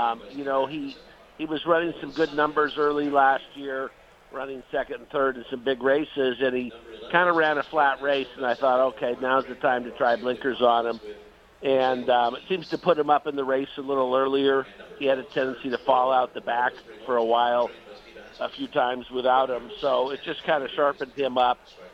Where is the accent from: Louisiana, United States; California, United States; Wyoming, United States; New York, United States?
California, United States; Pasadena; You know, I'm a California guy. I've been based here my whole career, born and raised in Pasadena.